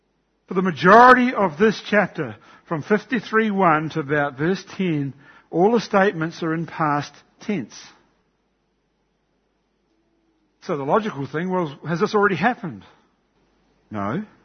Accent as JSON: {"language": "English", "country": "New Zealand", "tie": "born or raised there", "said": "where I came from in New Zealand, it was a fruit bowl of New Zealand. That was my hometown."}